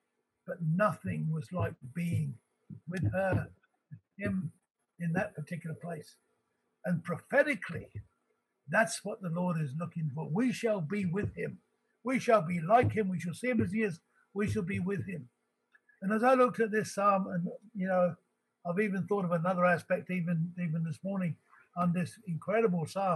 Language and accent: English; England, United Kingdom; moved away; because we moved away from England, the wife and our family, and I talk to my mother often and my father often on the phone, and the time would come when I'd say, "We're coming home."